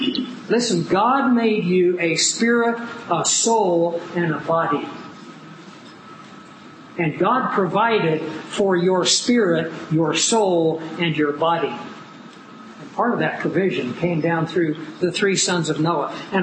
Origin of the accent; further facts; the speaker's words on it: Scotland, United Kingdom; See, I'm a Scot.